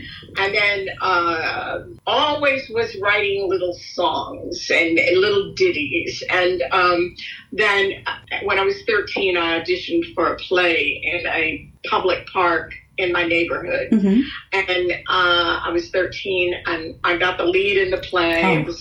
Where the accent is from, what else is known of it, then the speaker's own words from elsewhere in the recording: Dallas, Texas, United States; born there; I was born in Dallas, Texas, correct.